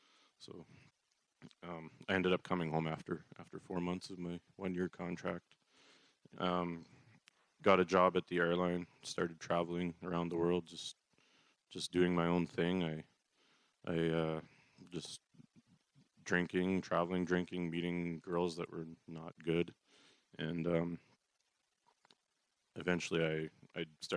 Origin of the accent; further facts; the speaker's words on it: Steinbach, Manitoba, Canada; I'm 29 years old. I was born in Steinbach, Manitoba, and I grew up there.